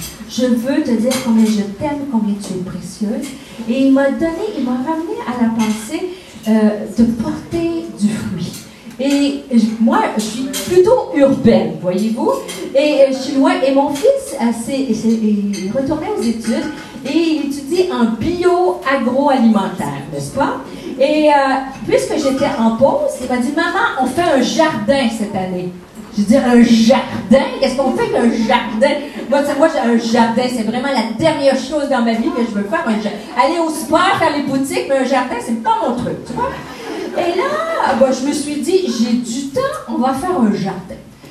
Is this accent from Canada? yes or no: yes; Canada; 29 Suisses qui rentraient chez eux et une Canadienne qui venait braver le coronavirus en Suisse.